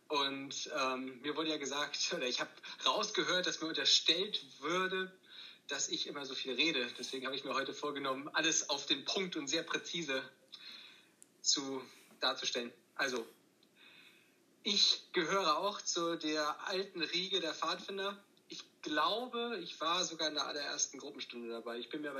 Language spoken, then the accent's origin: German; Sterup, Schleswig-Holstein, Germany; now in Bayreuth, Germany; Also, ich komme auch aus Sterup ursprünglich. Ich bin ein Sterupper Gewächs, da nicht geboren, aber groß geworden. Mein Elternhaus ist immer noch da. Bin dann aber mittlerweile schon ein bisschen in Deutschland und der Welt herumgekommen und mittlerweile in Franken gelandet, in Bayreuth